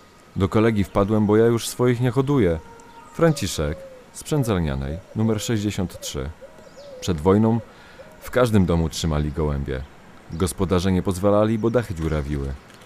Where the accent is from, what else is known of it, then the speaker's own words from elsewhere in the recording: Łódź, Łódź Voivodeship, Poland; born there; Urodziłem się w Łodzi.